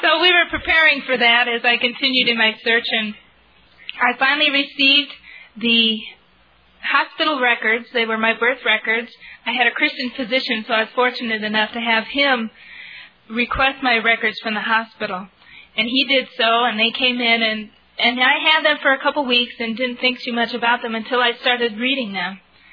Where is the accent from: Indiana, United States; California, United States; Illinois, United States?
California, United States; moved away; also born or lived in Michigan; So I grew up there in California, and then in 1979, my adoptive parents moved to Michigan.